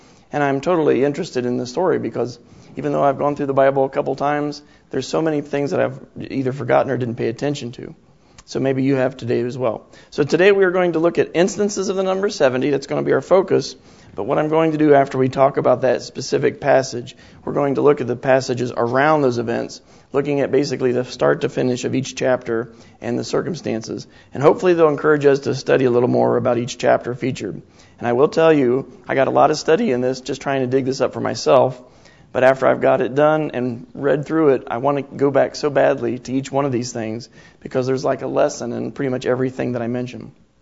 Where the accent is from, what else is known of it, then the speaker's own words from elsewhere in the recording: Ohio, United States; Growing up in Ohio, two of the most important interstates in the United States, this part of the country, is I-70 and I-75.